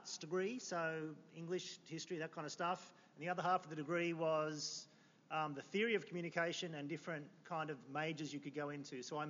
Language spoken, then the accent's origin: English; Lismore, New South Wales, Australia; I was born on the North Coast, grew up on a farm near Lismore, and came down to Sydney in 1981 to study at university.